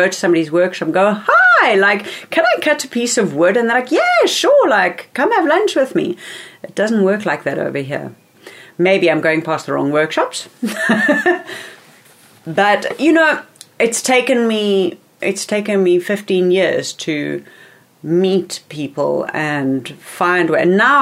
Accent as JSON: {"language": "English", "town": "Johannesburg", "region": "Gauteng", "country": "South Africa", "said": "You know, even though I come from Joburg, there isn't that same kind of vibe."}